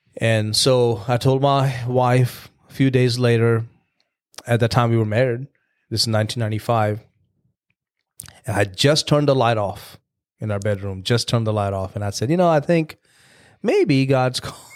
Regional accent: India; But I'm from India. Your family's from here. I don't know how that's going to be.

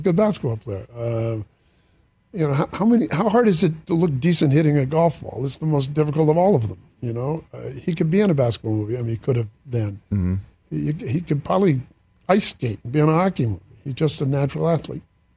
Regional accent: Santa Barbara, California, United States; he was from Ventura, I'm from Santa Barbara, but we didn't have a silver spoon in our mouth

